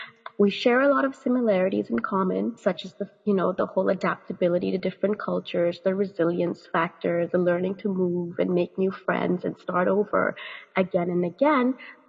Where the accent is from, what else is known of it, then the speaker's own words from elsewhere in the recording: United States; now in Dubai, United Arab Emirates; my experience as a Pakistani growing up in the United States as a young child always marked me as very different.